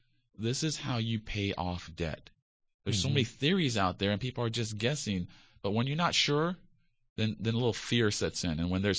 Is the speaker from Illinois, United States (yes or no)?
no; Kahuku, Hawaii, United States; You know, between Waihewa and the North Shore, Kahuku area. So going back right. and forth, moving here and there with different family members.